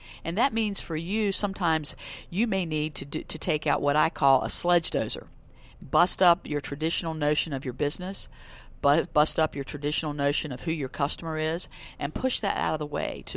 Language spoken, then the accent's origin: English; North Carolina, United States; No, sir. I'm from the Tar Heel State, North Carolina.